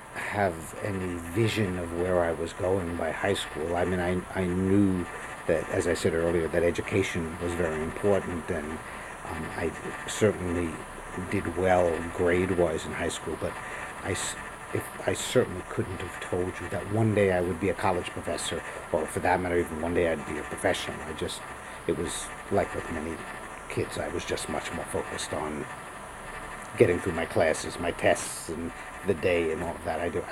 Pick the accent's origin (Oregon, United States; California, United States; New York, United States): New York, United States; Bronx; And growing up in the Bronx, there's a very big and famous zoo in the Bronx, which was not that far from where I grew up.